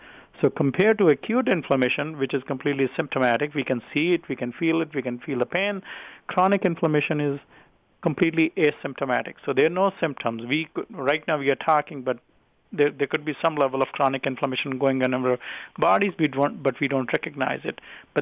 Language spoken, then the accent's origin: English; India; I'm originally from India.